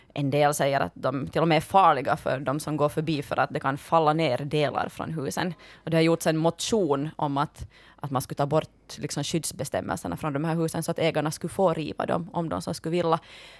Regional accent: Finnby, Uusimaa, Finland; När vi har haft så mycket där hemma i Finnby. Där mamma och pappa liksom har sitt hus.

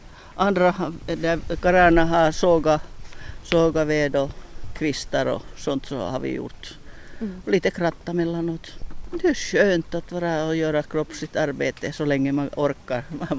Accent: Oulu, North Ostrobothnia, Finland; now in Hanko, Finland; jag från ursprungligen kommer från Uleåborg, men att nu har jag sen från 60-talet så har jag bott i Hangö.

